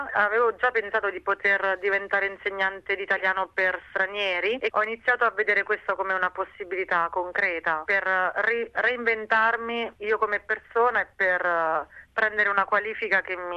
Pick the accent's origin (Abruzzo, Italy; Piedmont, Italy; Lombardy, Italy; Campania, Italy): Abruzzo, Italy; Sulmona; moved away as an adult; now in Australia; Sono di Sulmona in Abruzzo. Ho 35 anni e sono venuta in Australia dopo aver lavorato nell'ambito dell'arte contemporanea.